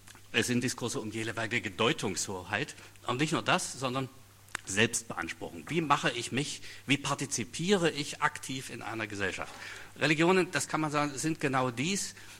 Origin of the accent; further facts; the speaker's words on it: India; now in Germany; Ich bin zweitens in Indien aufgewachsen, habe dort gelebt, in einer wirklich religionspluralen Gesellschaft und lebe nun in Bayern, einer nicht so religionspluralen Gesellschaft.